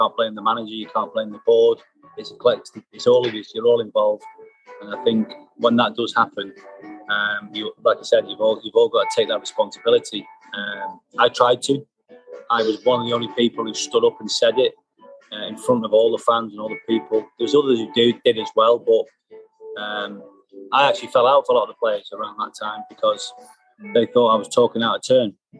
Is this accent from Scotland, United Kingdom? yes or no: yes; Glasgow, Scotland, United Kingdom; born there; I was born in Scotland. Being born in Glasgow